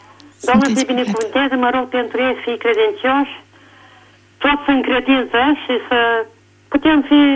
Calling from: Bacău, Bacău County, Romania; din Bacău.

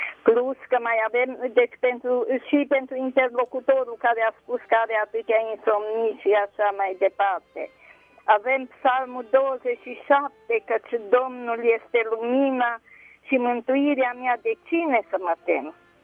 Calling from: Deva, Hunedoara County, Romania; Eu vă sunt din Ardeal. De la Deva.

